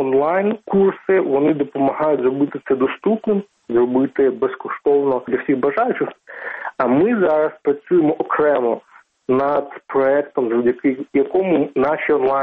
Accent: Donetsk, Donetsk Oblast, Ukraine; Я сам з Донбасу. Я родом з Донецька, тому я думаю, що я доволі непогано тут знаю цю специфіку.

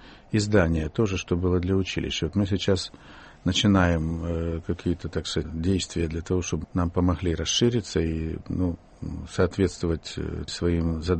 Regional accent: Ukraine; moved away as an adult; я из провинции приехал, я вырос, родился на Украине, уже поступал в Москву, в ВУЗ поступал, а училище и школу заканчивал там.

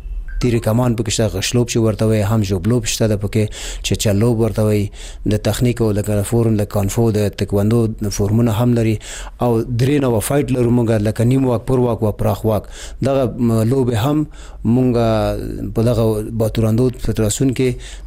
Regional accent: Afghanistan; مونږ افغانان یو

